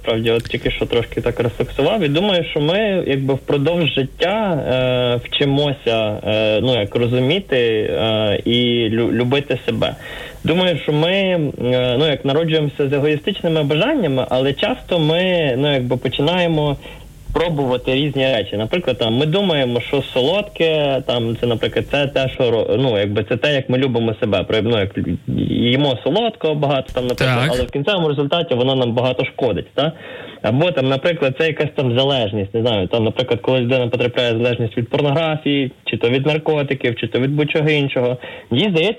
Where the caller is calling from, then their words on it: Odesa, Odesa Oblast, Ukraine; я з Одеси.